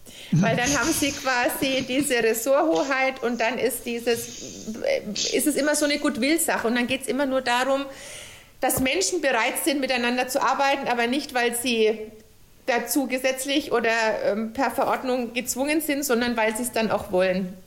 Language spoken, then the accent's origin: German; Bavaria, Germany; als Fränkin ist das schwer auszusprechen